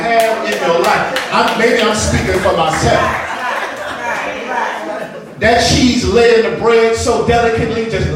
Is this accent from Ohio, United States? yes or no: yes; Cleveland, Ohio, United States; also born or lived in Los Angeles; My mother's from Selma, Alabama. Amen. And I grew up in Cleveland, Ohio / LA, so I had a Selma experience in Cleveland, Ohio.